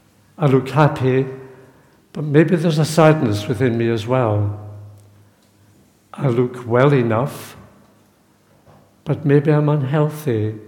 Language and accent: English; Glasgow, Scotland, United Kingdom; I've only been in London a couple of days. I'm actually from Glasgow. I've stayed at home with my mother and father.